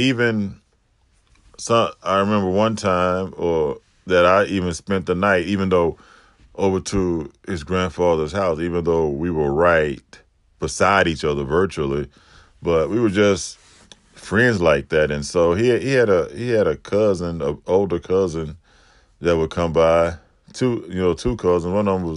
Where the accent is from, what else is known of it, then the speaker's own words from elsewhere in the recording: Harvey, Louisiana, United States; also born or lived in Gulfport; I was born in Gulfport. So according to what I remember, according to what I was told, my mom and dad had problems. So they separated and they got back together. And then so we moved from Gulfport to Harvey, Louisiana.